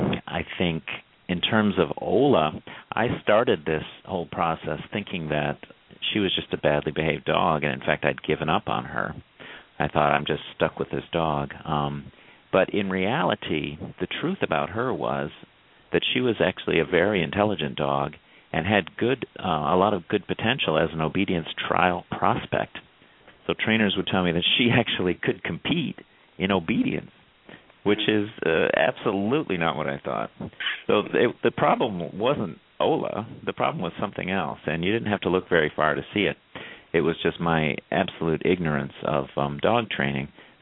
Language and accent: English; Ireland; I guess I'm saying surprising because I'm Irish and by nature pessimistic.